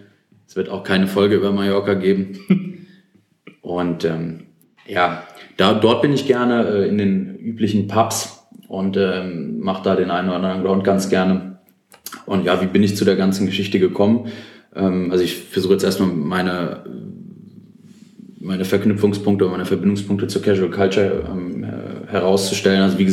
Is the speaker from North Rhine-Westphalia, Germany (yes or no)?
no; Hesse, Germany; born there; 25 Jahre alt. Der ein oder andere wird mich wahrscheinlich auch kennen. Ich bin gebürtiger Hesse und wohne auch immer noch in Hessen, in der unmittelbaren Nähe von Frankfurt am Main.